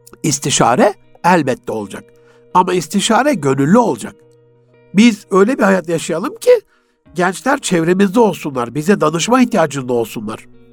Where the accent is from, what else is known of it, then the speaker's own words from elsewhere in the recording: Gaziantep, Turkey; accent: Antep; Antep ağzıyla ammanı bileyim mam derler bizim oralarda.